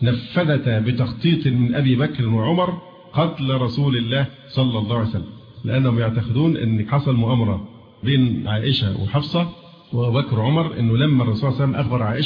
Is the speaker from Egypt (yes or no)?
yes; Egypt; وبعدين الآن عندنا في مصر احنا مشكلة كبيرة جدا